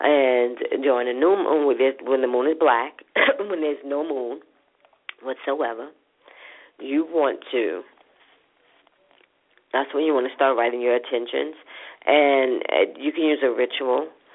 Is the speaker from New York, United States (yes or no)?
yes; Brooklyn, New York, United States; from my hood, from Brooklyn, where I grew up from, in Linden Plaza. I grew up in Linden Plaza.